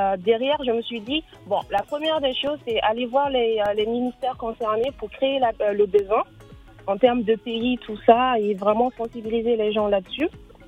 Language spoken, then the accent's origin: French; Mali; je souhaiterais entreprendre dans mon pays d'origine, au Mali.